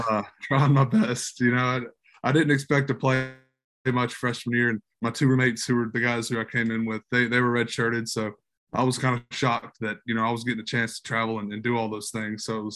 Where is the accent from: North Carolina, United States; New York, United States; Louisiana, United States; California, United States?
Louisiana, United States; Monroe; Yeah, originally, you know, from Monroe, Louisiana, little northeast corner of Louisiana, you know, kind of a small town